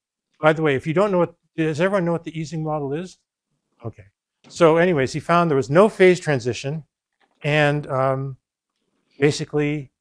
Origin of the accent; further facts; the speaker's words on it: Canada; And in honor of the fact that I'm in my home country, I'll spell this Canadian way